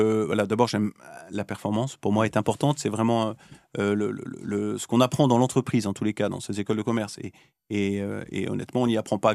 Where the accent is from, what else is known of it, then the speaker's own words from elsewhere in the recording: Versailles, Île-de-France, France; moi, j'ai grandi à Versailles.